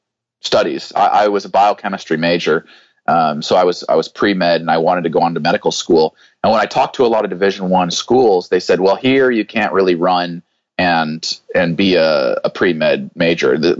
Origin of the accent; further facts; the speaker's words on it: Boise, Idaho, United States; I was raised in Boise, Idaho, which certainly isn't the mecca of distance running.